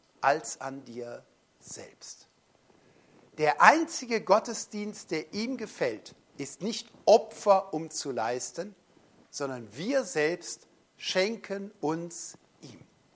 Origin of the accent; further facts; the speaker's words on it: Cologne, North Rhine-Westphalia, Germany; ich komme aus Köln, bin erst als Teenager zum Glauben gekommen und dann kam ich so nach Süddeutschland